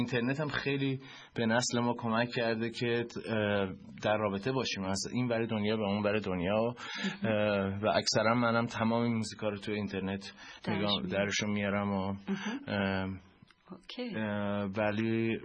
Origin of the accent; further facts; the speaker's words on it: Iran; moved away; من شاید الان از اون موقع که از ایران بیرون اومدم بیشتر نمیدونم